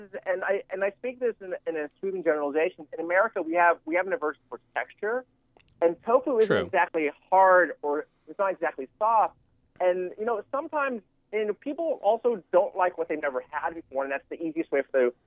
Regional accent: Texas, United States; Well, number one, I'm from Texas, and I'm not to be mean. There just isn't good chicken fried steak anywhere in Southern California for the most part.

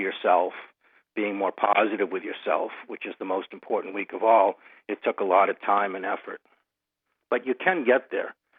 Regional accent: Boston, Massachusetts, United States; I'm from Boston, and we can have a good day.

